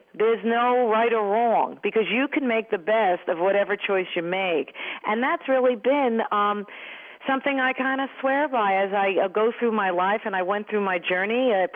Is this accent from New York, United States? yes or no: yes; Stony Brook, New York, United States; I grew up on Long Island in New York, and, you know, for some reason, we were a family that belonged.